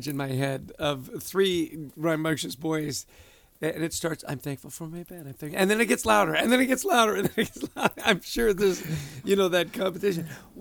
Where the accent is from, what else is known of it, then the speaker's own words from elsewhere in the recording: Canada; Adrian and I grew up in Canada.